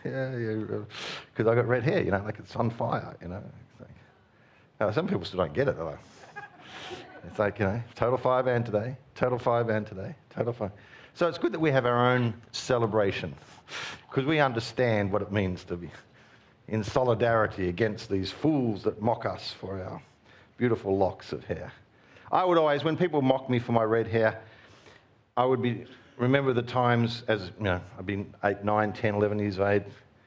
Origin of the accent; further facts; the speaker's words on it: Mildura, Victoria, Australia; born there; I was born in Mildura, you know, so 40 degrees days, day after day.